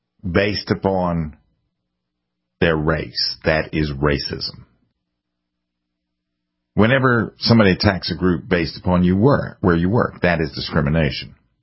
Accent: South Carolina, United States; I wasn't raised that way, and I was raised in South Carolina.

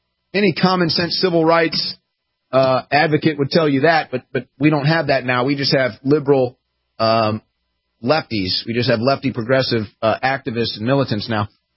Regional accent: Missouri, United States; And we were like, yeah, we're from Missouri.

